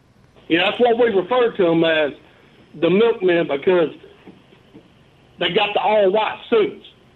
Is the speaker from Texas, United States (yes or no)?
yes; Austin, Texas, United States; Well, I'm from Austin.